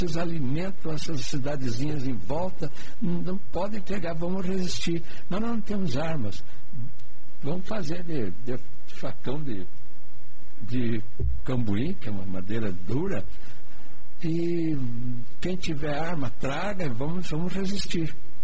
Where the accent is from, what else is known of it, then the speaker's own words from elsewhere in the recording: Mafra, Santa Catarina, Brazil; born there; Eu nasci em Mafra, no centro do Contestado, ali perto de Negro, ali perto de Canoinhas, Caçador.